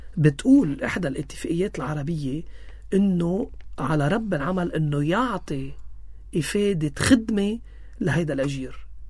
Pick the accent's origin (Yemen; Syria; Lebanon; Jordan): Syria; ايه انا سوري هون